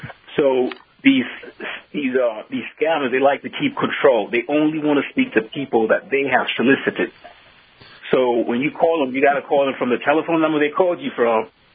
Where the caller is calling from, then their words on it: Florida, United States; Anyway, I'm calling from Florida also.